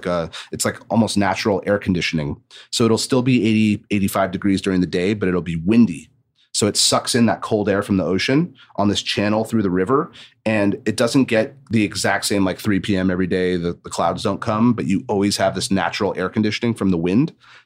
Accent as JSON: {"language": "English", "town": "Santa Barbara", "region": "California", "country": "United States", "tie": "born or raised there", "said": "So I grew up in Santa Barbara. Wine is very close to you in Santa Barbara, even if you're not old enough to drink."}